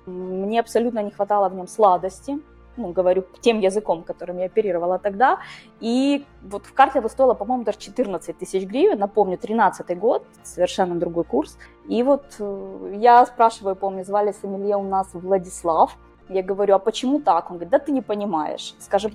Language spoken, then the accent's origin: Russian; Vinnytsia, Vinnytsia Oblast, Ukraine; now in Dijon, France; 32 года. На сегодняшний день я живу в городе Дижон, в провинции Бургундия во Франции. Родом я из Украины, из города Винница.